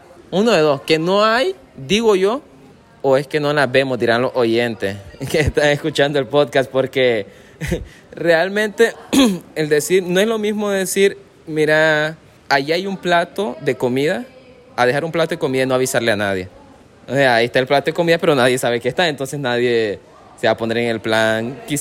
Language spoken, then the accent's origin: Spanish; Caribbean coast, Nicaragua; donde sea que voy, primero soy costeño antes de ser nicaragüense.